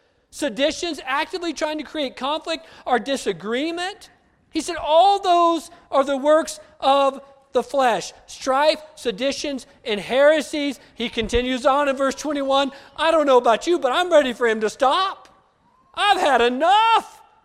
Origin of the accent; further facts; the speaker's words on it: United States; I grew up on the Navajo Indian Reservation. I've seen what alcohol can do.